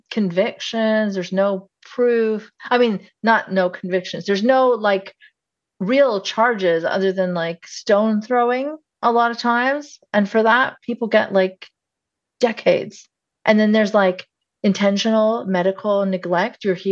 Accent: Saudi Arabia; growing up in Saudi Arabia, you think, especially as someone who's critical of it, you think, wow, this is a very oppressive country

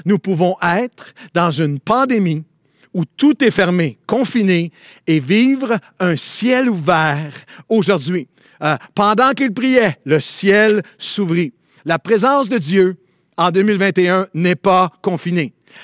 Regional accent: Quebec, Canada; À chaque fois que je parlais à quelqu'un et que je disais, un pasteur, un leader, que je viens du Québec

